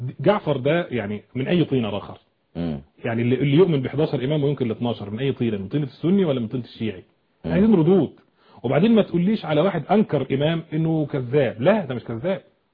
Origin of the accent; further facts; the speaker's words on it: Egypt; والغريب ان المختار ده سبحان الله يعني عندنا في مصر دايما يقولوا يخلق من ظهر العالم فاسد.